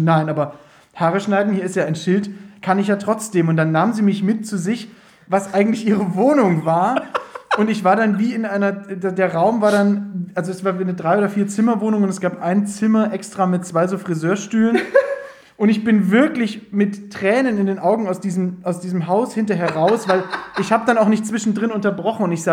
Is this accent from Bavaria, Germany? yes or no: yes; Bavaria, Germany; ich komme aus dem Landkreis München